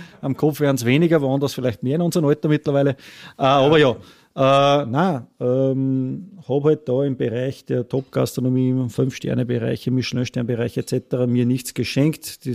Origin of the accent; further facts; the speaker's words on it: Scharnstein, Upper Austria, Austria; ich komme gebürtiger wie du aus Österreich, komme eigentlich aus dem Almdal, genau aus der Gemeinde Scharnstein. Ort ist der Fichtwang. Bin aufgewachsen in der Gastronomie schon